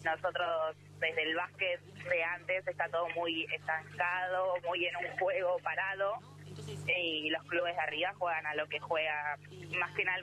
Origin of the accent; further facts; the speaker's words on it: Bahía Blanca, Buenos Aires Province, Argentina; No, yo soy de Bahía Blanca y soy de Pacífico.